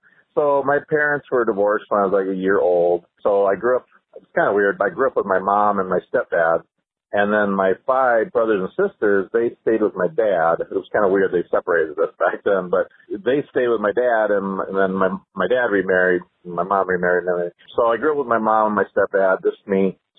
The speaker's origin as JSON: {"language": "English", "town": "Anoka", "region": "Minnesota", "country": "United States", "tie": "born or raised there", "said": "Yeah, born in St. Paul, I think. And I grew up in Anoka, which is kind of a northern suburb of the cities."}